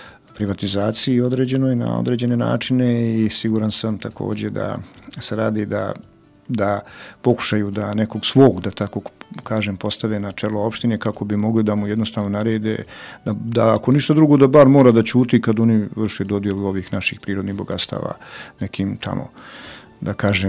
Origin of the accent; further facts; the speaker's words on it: Tutnjevac, Republika Srpska, Bosnia & Herzegovina; moje rodno selo Tutnjevac